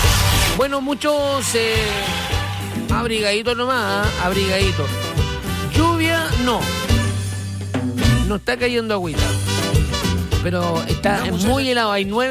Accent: Chile; Pero así estamos, po. Como cualquier chileno, ¿no?

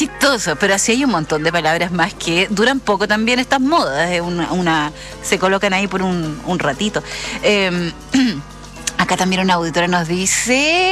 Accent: Chile; Y Chile es particularmente especial, somos los chilenos con el vocabulario, que va cambiando

